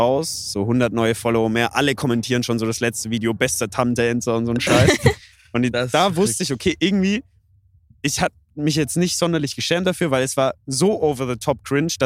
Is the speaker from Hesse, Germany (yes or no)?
no; Bavaria, Germany; Ja, aber ich komme halt aus Unterfranke, gell?